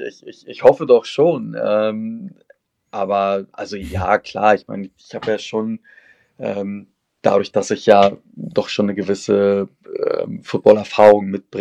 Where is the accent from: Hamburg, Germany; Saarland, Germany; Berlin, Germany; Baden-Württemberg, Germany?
Hamburg, Germany; Ich bin gebürtiger Hamburger, wohne auch nach wie vor am Stadtrand in Hamburg